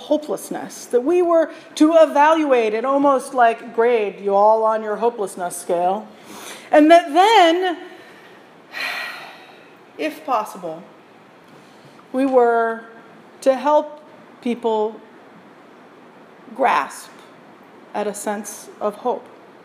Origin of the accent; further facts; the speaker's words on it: Michigan, United States; I grew up in West Michigan in an era when the Detroit Tigers were pretty hopeless.